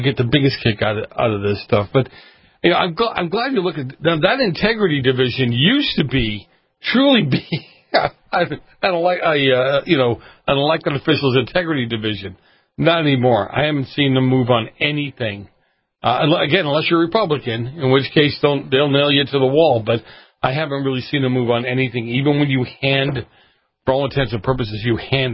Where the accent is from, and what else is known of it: Boston, Massachusetts, United States; born or raised there